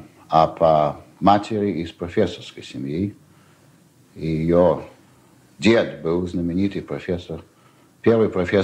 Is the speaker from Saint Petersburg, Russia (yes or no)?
yes; Saint Petersburg, Russia; born there